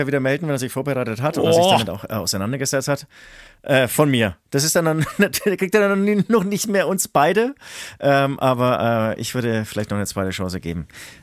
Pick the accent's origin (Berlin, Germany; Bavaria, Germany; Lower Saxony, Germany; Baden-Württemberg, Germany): Bavaria, Germany; Nuremberg; im Großen und Ganzen kommen wir halt aus dem Nürnberger Raum